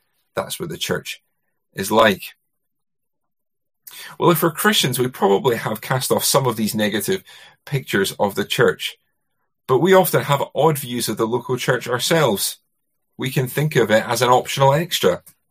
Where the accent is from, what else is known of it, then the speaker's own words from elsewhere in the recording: Scotland, United Kingdom; I grew up in Scotland.